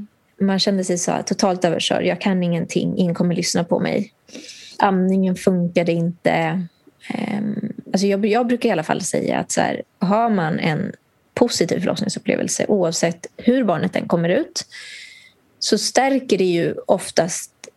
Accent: Nicaragua; Swedish is a second language; där jag kommer ifrån i Nicaragua

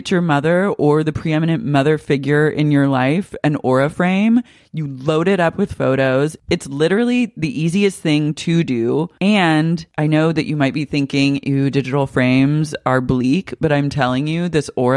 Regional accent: Ann Arbor, Michigan, United States; I'm from Michigan. Of course I'm going to have a family frame.

